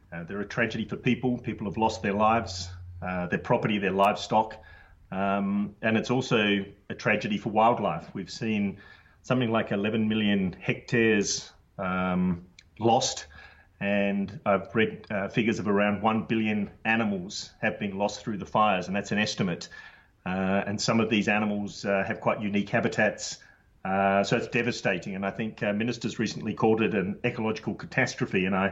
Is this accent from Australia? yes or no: yes; Adelaide, South Australia, Australia; I grew up in Adelaide, as you said.